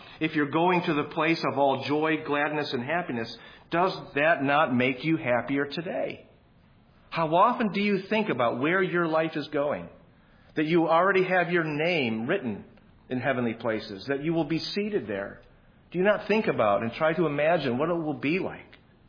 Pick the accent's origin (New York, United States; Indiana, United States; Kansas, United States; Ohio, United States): New York, United States; Buffalo; I mean, you don't have to tell me. I'm from Buffalo.